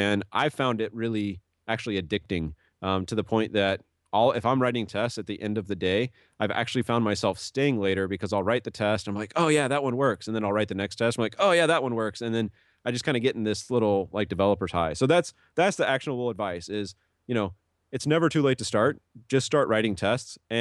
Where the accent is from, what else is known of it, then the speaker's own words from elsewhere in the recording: Kansas City, Missouri, United States; I'm originally from Kansas City. So I tried to make it back there for conferences and stuff.